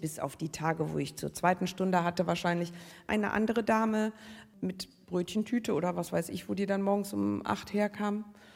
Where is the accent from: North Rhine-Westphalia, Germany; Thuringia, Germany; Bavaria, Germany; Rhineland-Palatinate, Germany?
North Rhine-Westphalia, Germany; Düsseldorf; Ich bin von Düsseldorf nach Köln gezogen zum Studium damals und habe überhaupt keinen Unterschied bemerkt. Ich komme aus der Düsseldorfer Innenstadt. Dort war man zu der Zeit, in der ich dort aufwuchs, genauso rheinländisch wie in Köln.